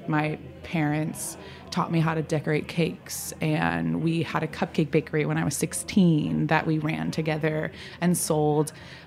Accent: Cleveland, Ohio, United States; In Ohio. I'm from Cleveland.

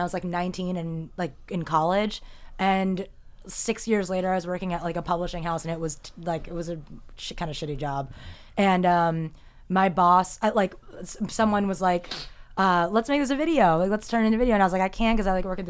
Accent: Queens, New York, United States; I'm from Queens, yeah.

